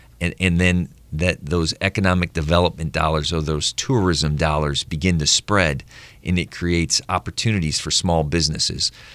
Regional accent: Hammond, Indiana, United States; I grew up at West Beach. Me and my friends, I grew up in Hammond.

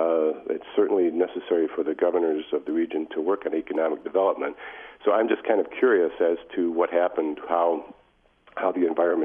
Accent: Michigan, United States; and I'm from Michigan originally, so I still have quite a few connections there

